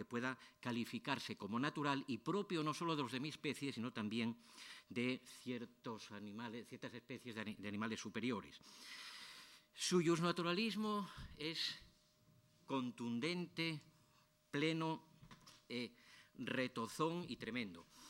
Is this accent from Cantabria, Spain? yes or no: no; Asturias, Spain; Creo que mi ironía se debe a dos factores naturales, como son que soy asturiano y que soy positivista.